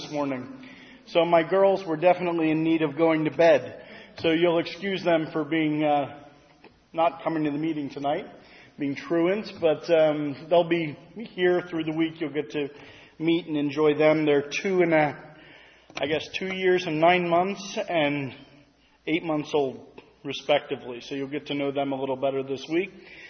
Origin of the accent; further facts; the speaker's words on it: Reading, Pennsylvania, United States; from Reading, Pennsylvania.